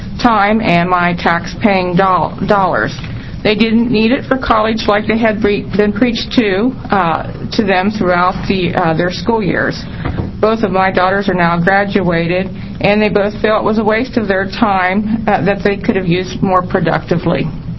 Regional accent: Estacada, Oregon, United States; I'm from Estacada, and I'll be just short here.

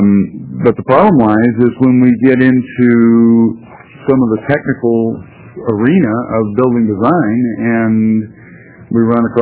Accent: Grants Pass, Oregon, United States; Chair Nelson, members of the committee … from Grants Pass, Oregon

